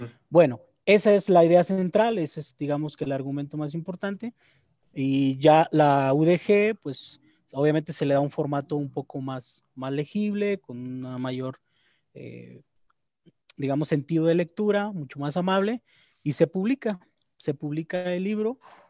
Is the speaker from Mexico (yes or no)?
yes; Tlaltenango, Mexico; originariamente pues yo soy de Tlaltenango, entonces como regresar a tu región, a tu zona